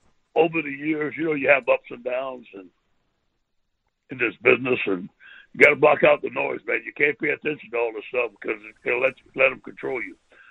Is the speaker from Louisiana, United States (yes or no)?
yes; Louisiana, United States; maybe the way I talk, my accent. I'm proud of being a Cajun.